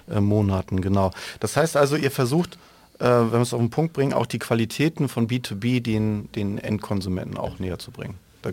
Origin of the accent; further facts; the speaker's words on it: Baden-Württemberg, Germany; Wir kommen beide aus Hohenlohe